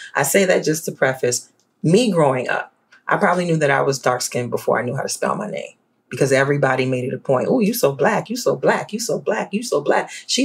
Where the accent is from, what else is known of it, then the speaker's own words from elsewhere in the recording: New Orleans, Louisiana, United States; So I grew up in New Orleans, and what you should know about New Orleans is that there's a long history of color-coded racial ideology, right?